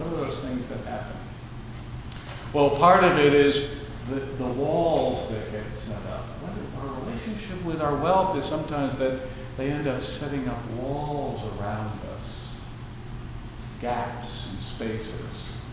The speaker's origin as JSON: {"language": "English", "town": "North Massapequa", "region": "New York", "country": "United States", "tie": "born or raised there", "said": "I grew up in Long Island and I didn't realize until just a few years ago that where I lived and grew up in the middle of the island, not a particularly wealthy area, sort of very middle class, right near Levittown, North Massapequa, not even Massapequa, North Massapequa."}